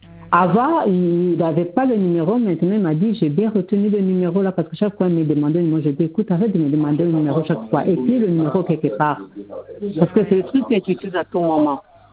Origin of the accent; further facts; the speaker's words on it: Rwanda; Moi, c'est oui, je suis rwandaise.